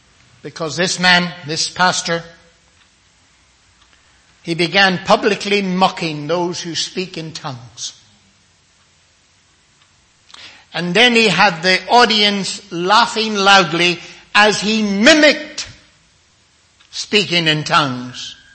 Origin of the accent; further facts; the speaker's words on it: Northern Ireland, United Kingdom; For a time I was a pastor in Northern Ireland, my home country.